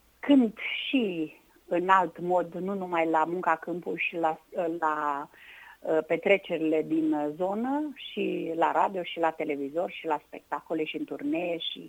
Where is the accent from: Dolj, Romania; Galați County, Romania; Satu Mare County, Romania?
Satu Mare County, Romania; Târșolț; born there; Eu m-am născut în Țara Oașului, în comuna Târșolț. În comuna Târșolț, aproape de Negreș, Bixad, deci în Țara Oașului.